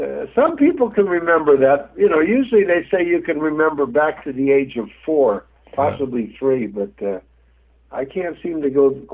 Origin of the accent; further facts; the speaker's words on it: Los Angeles, California, United States; also born or lived in Queens, New York; Well, I was born in Queens, New York, and we lived out there at my grandparents' house in Woodhaven, and my mother brought me out to Los Angeles to rejoin my father